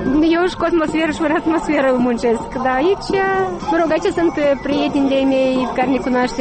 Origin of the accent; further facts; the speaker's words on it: Fălești District, Moldova; De Raionul Fălești.